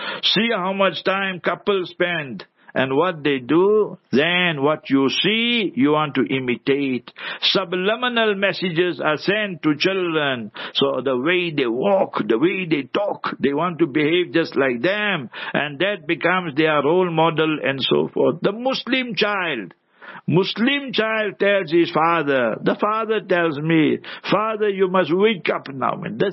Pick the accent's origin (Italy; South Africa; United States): South Africa; I said, I'm a South African, I'm a tourist here.